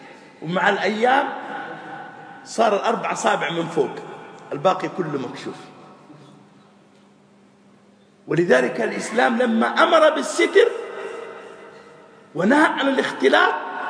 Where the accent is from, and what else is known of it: Saudi Arabia